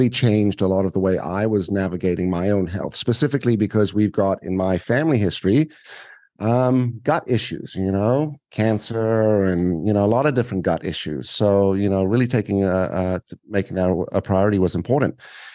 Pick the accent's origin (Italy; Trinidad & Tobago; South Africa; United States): South Africa; also born or lived in Canada; Truthfully, I came from South Africa, and the first time we heard that was when we went to Canada